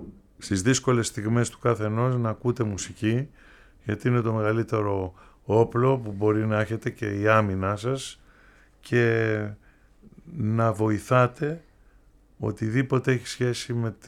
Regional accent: Schinoussa, South Aegean, Greece; ένα τραγούδι που έγραψα για το νησί μου, τις Σινούσες.

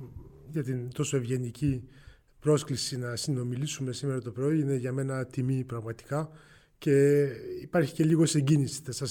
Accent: Bonn, North Rhine-Westphalia, Germany; Οπότε μεγάλωσα στη Γερμανία πραγματικά, όπως σας έλεγα, τελειώνοντας το σχολείο, το οποίο βέβαια ήταν σε γαλλόφωνο σχολείο, τελείωσε στη Γερμανία, στην Βόνη.

